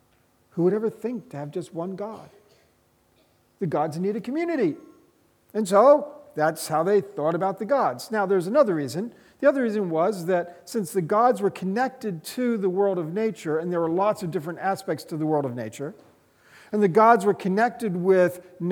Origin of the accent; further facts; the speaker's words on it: United States; I'm from America.